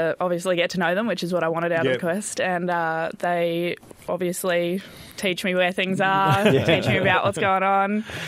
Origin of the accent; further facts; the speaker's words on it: Adelaide, South Australia, Australia; now in Wagga Wagga, Australia; I'm originally from Adelaide.